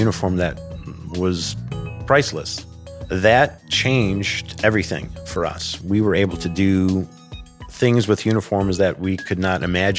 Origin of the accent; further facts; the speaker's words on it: Chicago, Illinois, United States; accent: Chicago; Jerry was great. He was a fellow Chicagoan, so as soon as he heard my accent, he's like, I think we're going to get along. You know, I think us Chicago guys kind of get this.